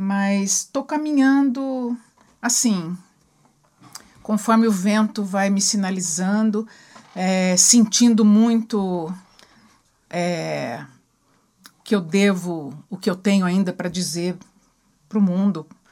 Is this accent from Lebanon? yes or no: yes; Lebanon; Sou libanesa, mas não cobro.